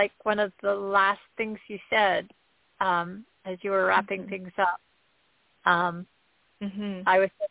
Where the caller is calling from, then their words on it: New Jersey, United States; I'm calling you from New Jersey.